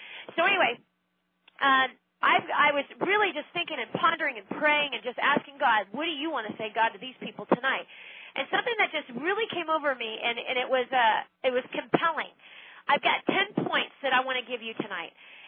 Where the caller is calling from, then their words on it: California, United States; It's now 7:05. I'm talking from Northern California.